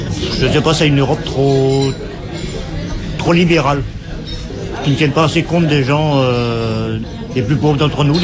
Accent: Lannion, Brittany, France; Moi, je suis de Lannion, moi, je travaille à Guingamp.

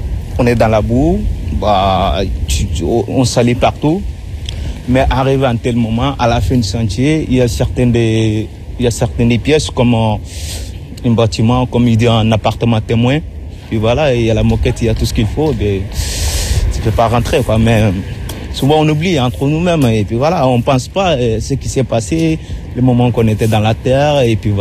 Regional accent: Ségou, Mali; born there; moved away as an adult; Je suis né au Mali. Ouais. Je suis né au Mali. Il y a une région qui s'appelle là-bas, région de Ségou.

